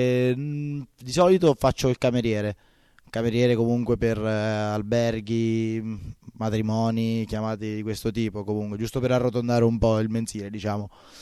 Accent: San Benedetto del Tronto, Marche, Italy; born there; sono nato a San Benedetto del Tronto.

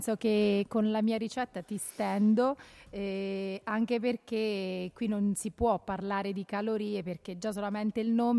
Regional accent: Stella di Monsampolo, Marche, Italy; also born or lived in San Benedetto del Tronto; Io sono una ascolana non puro sangue, nel senso che sono nata a San Benedetto, nata e cresciuta, o meglio a Stella di Monsanpolo, sposata con un ascolano.

